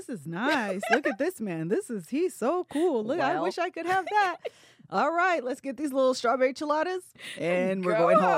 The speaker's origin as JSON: {"language": "English", "region": "Ohio", "country": "United States", "said": "But we're from Ohio. So my dad was like, if you're going to get one, it's going to be the Buckeyes."}